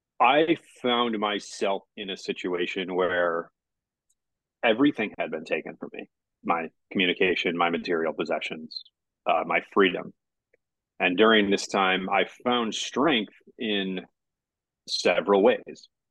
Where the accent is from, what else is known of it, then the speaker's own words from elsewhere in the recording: St. Louis, Missouri, United States; moved away as an adult; also born or lived in Singapore; So I grew up in St. Louis in the Midwest in the United States.